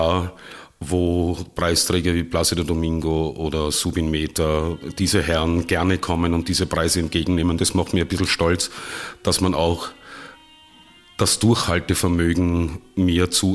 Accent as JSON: {"language": "German", "region": "Upper Austria", "country": "Austria", "said": "wo man geprägt wird, so wie ich im Innviertel, also ich komme ja eigentlich aus dem Innviertel, wo dann vier alte Männer zusammensitzen und gemeinsam singen und weit weg von den großen Opernbühnen"}